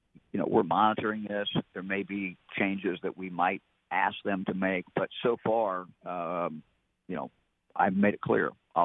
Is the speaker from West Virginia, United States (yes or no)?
no; Ohio, United States; I'm from Southern Ohio, Southwest Ohio, longtime Reds fan.